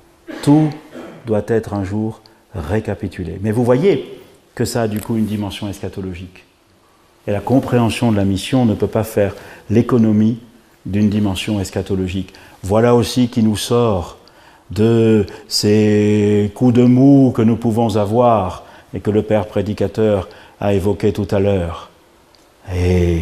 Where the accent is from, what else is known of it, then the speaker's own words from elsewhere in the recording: Algeria; born there; Je le dis parce que je suis né en Algérie.